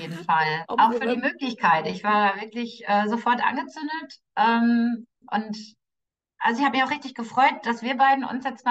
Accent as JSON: {"language": "German", "town": "Datteln", "region": "North Rhine-Westphalia", "country": "Germany", "tie": "born there", "said": "So, ich bin ja in Datteln geboren."}